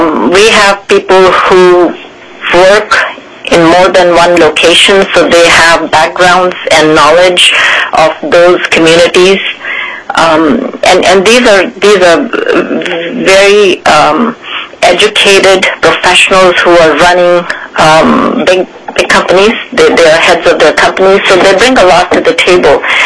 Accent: Fairbanks, Alaska, United States; I'm with the University of Alaska Board of Regents, currently the chair, and I'm from Fairbanks.

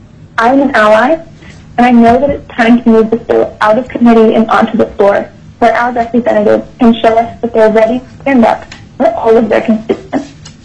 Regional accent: Fairbanks, Alaska, United States; I'm from Fairbanks.

